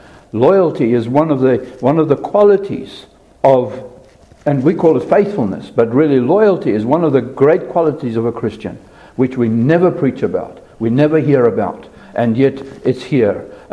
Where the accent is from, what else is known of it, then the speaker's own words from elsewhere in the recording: South Africa; now in United States; when I came from South Africa, we try to be sort of civil in South African society generally.